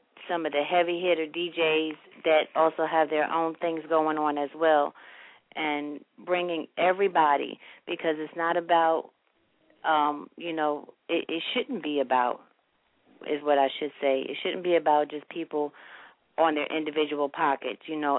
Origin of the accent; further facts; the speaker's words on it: Tampa, Florida, United States; even though I was an outsider. I'm from Tampa.